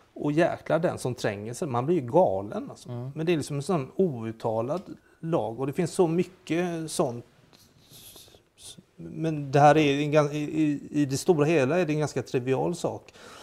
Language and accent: Swedish; Gothenburg, Västra Götaland County, Sweden; now in Skåne, Sweden; men jag är göteborgare i skånsk exil.